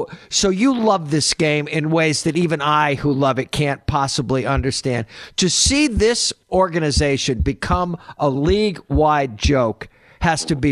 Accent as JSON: {"language": "English", "town": "Syracuse", "region": "New York", "country": "United States", "tie": "born or raised there", "said": "including the Syracuse Nationals, where I grew up in Central New York."}